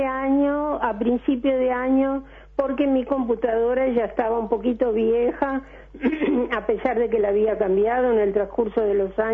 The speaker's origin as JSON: {"language": "Spanish", "country": "Uruguay", "tie": "born or raised there", "also_born_or_lived": "Argentina", "moved": "as an adult", "said": "volví a vivir al Uruguay desde la Argentina, porque estuve hasta los 30 años viviendo en el Uruguay y de los 30 a los 60 en la Argentina, y como soy una enamorada de Montevideo, hace aproximadamente 14, 15 años volví al Uruguay con mi esposo."}